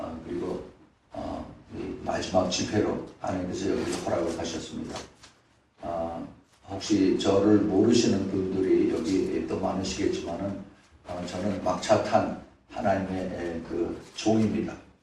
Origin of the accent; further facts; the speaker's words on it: Los Angeles, California, United States; 저는 로스앤젤레스, 그 미국의 캘리포니아에서 왔습니다.